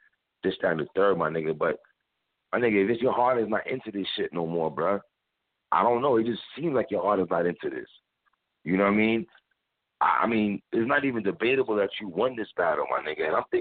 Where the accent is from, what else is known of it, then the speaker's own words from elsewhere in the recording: Brooklyn, New York, United States; I'm from Brooklyn and I'm not gonna lie.